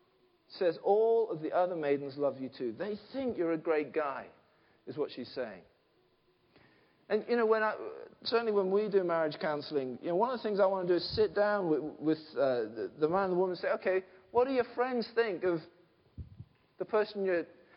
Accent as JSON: {"language": "English", "region": "England", "country": "United Kingdom", "said": "I hate the fact that we're English and we've got a stiff upper lip."}